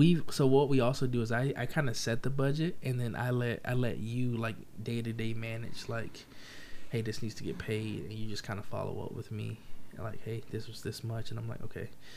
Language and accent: English; Florida, United States; so I'm from Florida, so I was going to eat some crab legs